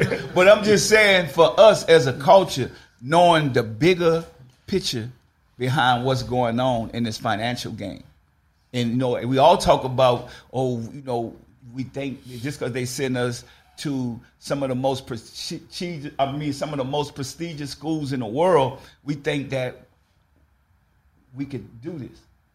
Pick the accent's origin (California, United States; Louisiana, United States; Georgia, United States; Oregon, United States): Louisiana, United States; New Orleans; so for me being from New Orleans, y'all know I grew up in a project